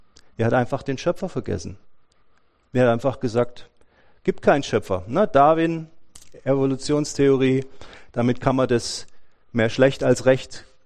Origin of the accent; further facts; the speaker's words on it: Germany; dass wir als Deutsche, also ich zumindest, ja, sehr oft so gepolt sind